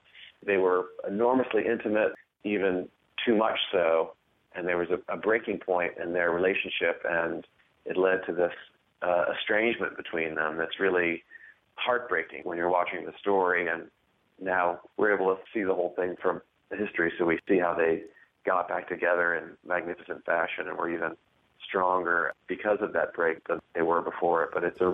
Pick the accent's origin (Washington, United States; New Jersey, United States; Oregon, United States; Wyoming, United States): Wyoming, United States; I grew up in Wyoming, and I feel like I could imagine her early life from her biography, in part because I know the landscape so well.